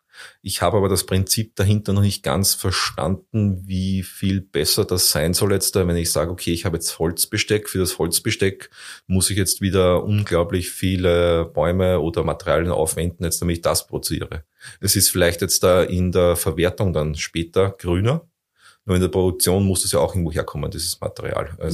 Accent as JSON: {"language": "German", "country": "Austria", "said": "als Österreicher"}